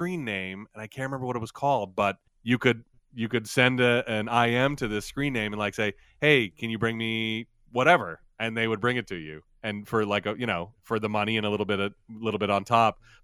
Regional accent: Virginia, United States; There was a service where I grew up in Virginia

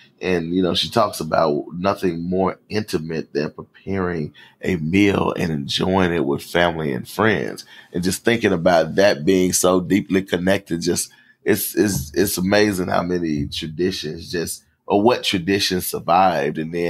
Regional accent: Memphis, Tennessee, United States; Now, I'll say this, I'm from Memphis. We are all about in Mississippi, the oral traditions and just storytelling.

